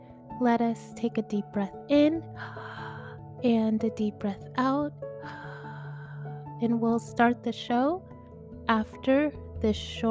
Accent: North Carolina, United States; born there; I was born in North Carolina, so that is my home.

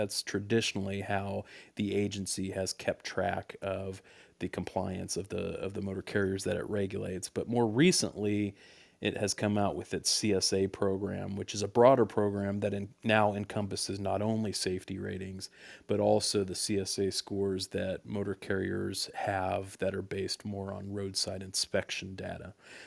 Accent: Indianapolis, Indiana, United States; I'm from Indianapolis, so his rivalry with Reggie Miller was always something to watch.

